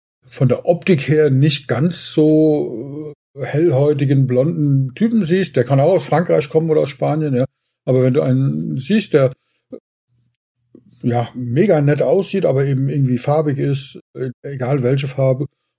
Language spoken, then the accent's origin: German; Berlin, Germany; born there; now in Geilgesheim, Germany; Wo bist du geboren? In Berlin.